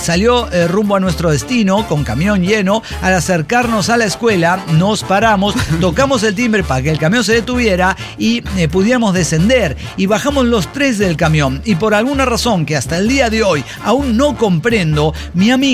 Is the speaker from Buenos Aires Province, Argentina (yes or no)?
no; Villa Ángela, Chaco, Argentina; De Villa Ángela, estamos, de mi pueblo natal.